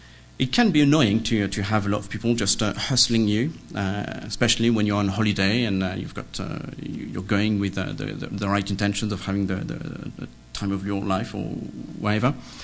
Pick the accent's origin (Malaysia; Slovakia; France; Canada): France; English is a second language; now in England, United Kingdom; I said, well, I am from France, but I live in England.